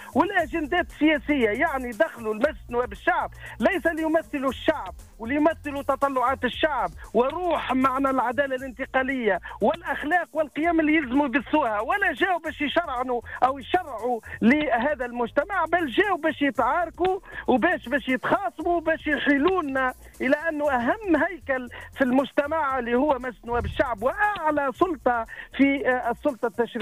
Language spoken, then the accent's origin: Arabic; Tunisia; نحن كشعب تونسي نحبطوا ونوليو نخافوا